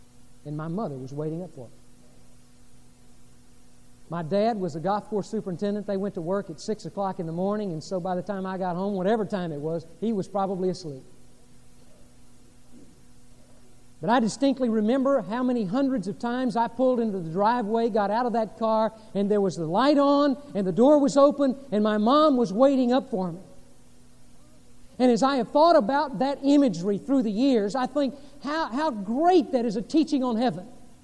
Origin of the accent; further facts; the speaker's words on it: Corpus Christi, Texas, United States; I was growing up in Corpus Christi, my teen years.